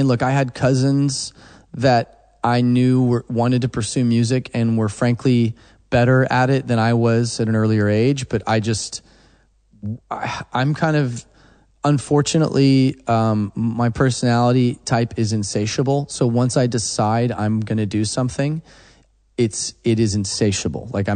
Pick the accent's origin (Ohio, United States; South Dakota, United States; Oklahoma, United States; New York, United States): Oklahoma, United States; Because when you do musical theater in rural Oklahoma in the country